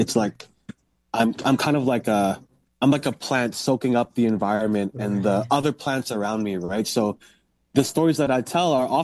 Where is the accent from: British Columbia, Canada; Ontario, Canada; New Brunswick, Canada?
British Columbia, Canada; Vancouver; also born or lived in Surrey; I was born in a hospital, but I was born on, I basically grew up on Fraser Street. I actually did all my grade school in Surrey, actually, but then I moved back with my extended family after I graduated high school, and I've been in Vancouver ever since, East Vancouver ever since.